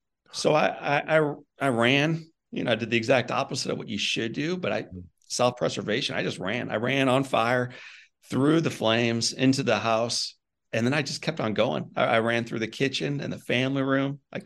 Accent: Missouri, United States; I'm from Missouri.

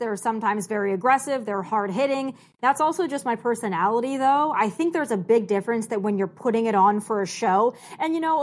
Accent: South Dakota, United States; I have lived a lot of places, but I'm born and raised in South Dakota. So there's only so much South Dakota that you can get out of me.

